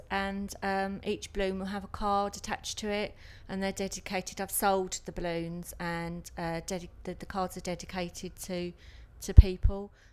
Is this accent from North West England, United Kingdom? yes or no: no; Ramsgate, South East England, United Kingdom; I'm 59 and I'm from Ramsgate in Kent.